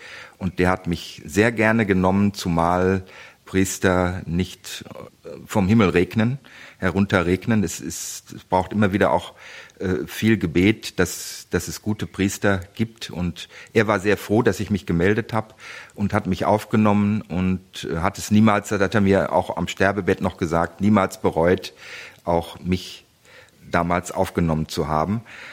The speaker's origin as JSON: {"language": "German", "town": "Arnsberg", "region": "North Rhine-Westphalia", "country": "Germany", "tie": "born there", "said": "Ich bin gebürtiger Sauerländer, Arnsberg in Westfalen gelegen."}